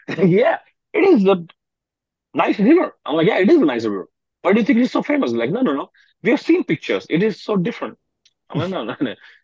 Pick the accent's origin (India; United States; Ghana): India; I'm from India